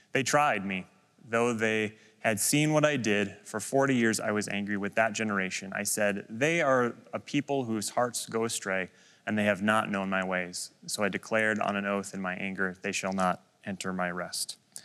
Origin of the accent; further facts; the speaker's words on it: Midwest, United States; maybe I'm just me being that growing up in the Midwest